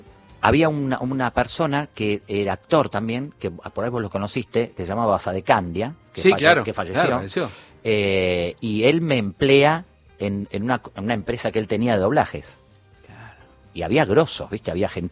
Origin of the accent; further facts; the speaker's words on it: Mar del Plata, Buenos Aires Province, Argentina; moved away; Cuando vine de Mar del Plata, por necesidad